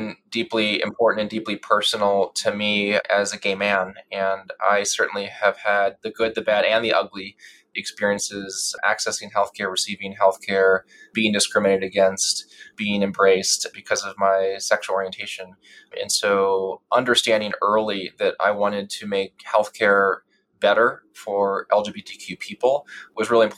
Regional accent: Wilmington, Delaware, United States; I grew up in Wilmington, Delaware.

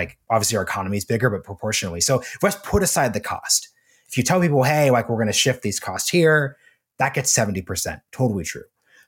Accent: Oregon, United States; I'm from Oregon. Oregon had death dignity laws.

